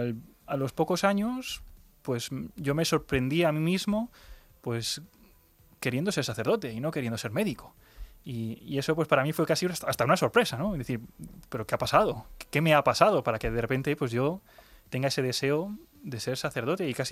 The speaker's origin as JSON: {"language": "Spanish", "town": "Villanueva de la Cañada", "region": "Community of Madrid", "country": "Spain", "tie": "born or raised there", "also_born_or_lived": "Zaragoza", "said": "desde que tengo 3 o 4 años, acabé viviendo en Villanueva de la Cañada, un pueblo de aquí de la diócesis de Getafe, y un poco pues toda mi vida de fe, fui allí al colegio francés, ahí en Villanueva de la Cañada."}